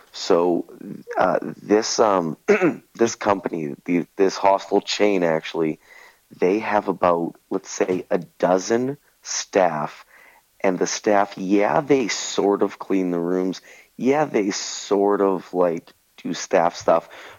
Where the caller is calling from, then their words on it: Romania; I'm in Romania.